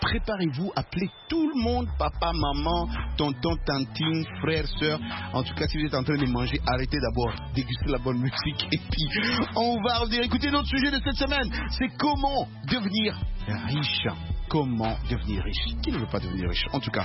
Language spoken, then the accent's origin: French; DR Congo; Moi, je suis originaire de Congo Kinshasa.